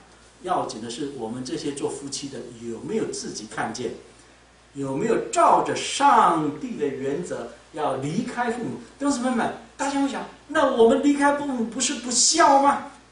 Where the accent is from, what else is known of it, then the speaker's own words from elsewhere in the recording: Taiwan; 我们呢从台湾来的